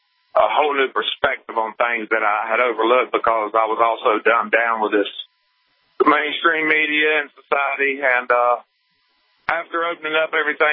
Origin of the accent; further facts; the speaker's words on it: North Carolina, United States; I'm from North Carolina, so I just wanted to let you know that North Carolina, the way I was raised, we say thank you anyway.